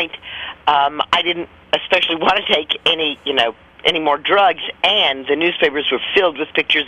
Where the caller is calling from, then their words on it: New York, United States; I'm calling in from the Hudson River Valley in the Catskill Mountains of New York State.